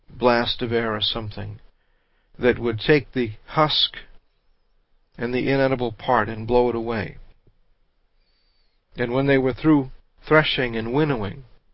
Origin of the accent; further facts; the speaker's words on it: Houma, Louisiana, United States; I was raised down in Houma. We're not raised to especially care about black people there.